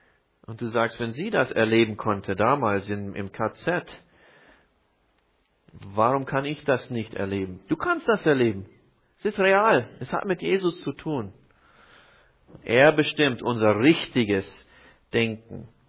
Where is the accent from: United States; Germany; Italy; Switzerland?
United States; Iowa; In meiner Jugend lebte ich in Iowa.